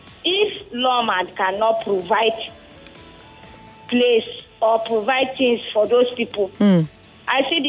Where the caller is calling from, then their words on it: Agbado, Lagos, Nigeria; I'm calling from Agbado.